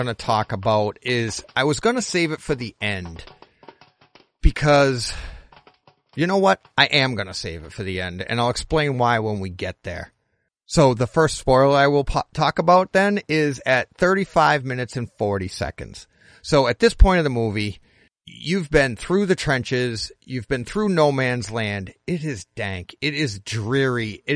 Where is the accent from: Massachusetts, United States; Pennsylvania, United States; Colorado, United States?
Massachusetts, United States; And I'm from Massachusetts. I grew up in Massachusetts.